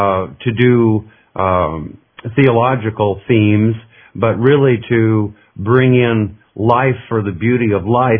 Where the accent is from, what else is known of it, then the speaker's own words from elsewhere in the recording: Alaska, United States; different from what I experienced here in rural southwest Missouri and other places that I've lived, even growing up in Alaska.